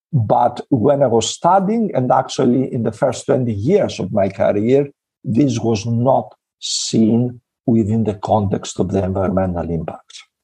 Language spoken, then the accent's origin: English; Greece; also born or lived in United Kingdom; I grew up in Greece, but I studied in the UK.